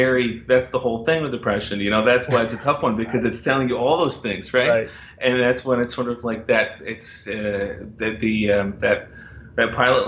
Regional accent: Cole Harbour, Nova Scotia, Canada; I mean, I'm a dude from Cole Harbour in a rock and roll band

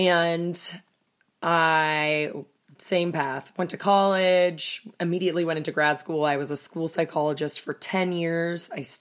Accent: Sacramento, California, United States; Unlike these two hoes, born and bred in Sacramento, stayed.

